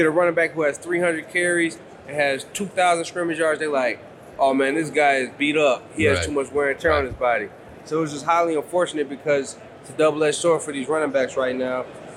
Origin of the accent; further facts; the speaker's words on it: Michigan, United States; So I'm from Michigan.